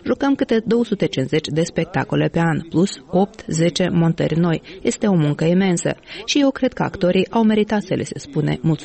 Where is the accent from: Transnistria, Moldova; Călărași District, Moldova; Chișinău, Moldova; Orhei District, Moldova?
Transnistria, Moldova; Grigoriopol; Suntem din Grigoriopol.